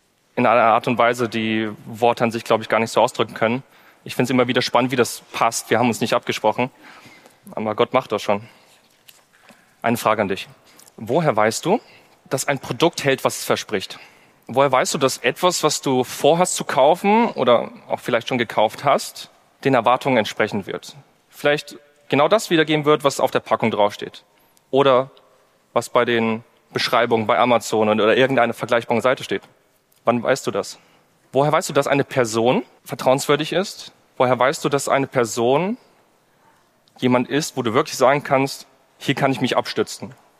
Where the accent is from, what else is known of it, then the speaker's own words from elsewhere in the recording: Kassel, Hesse, Germany; born there; ich komme gebürtig aus Kassel, das ist nicht so nah an den Alpen